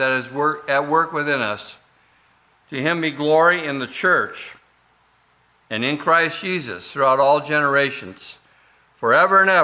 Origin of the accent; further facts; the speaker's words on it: South Dakota, United States; and people found out I was from South Dakota, they would say, "Is that the place where those faces?"